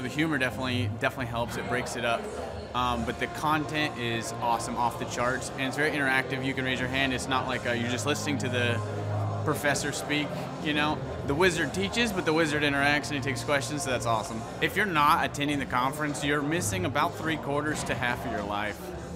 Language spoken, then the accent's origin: English; Tulsa, Oklahoma, United States; I'm originally from Tulsa, born and raised here.